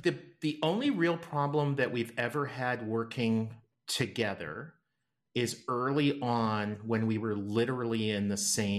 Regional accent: Winnipeg, Manitoba, Canada; I grew up in Winnipeg, Canada.

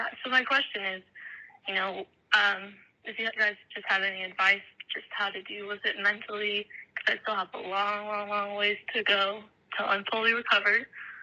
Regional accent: Minden, Nevada, United States; So I'm 26 years old. I am from Minden, Nevada.

